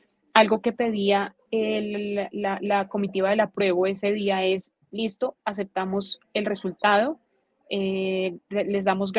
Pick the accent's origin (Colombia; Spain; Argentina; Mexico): Colombia; yo siento que como mujer y colombiana que vivió como extranjera pues todo lo que pasó en Chile